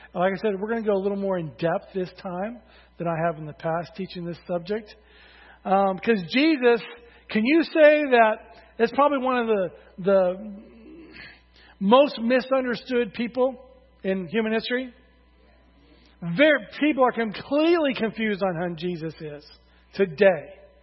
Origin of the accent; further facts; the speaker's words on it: United States; Americans, it's in our heritage to acknowledge God. Would you agree? To be semi-religious, that's part of being American.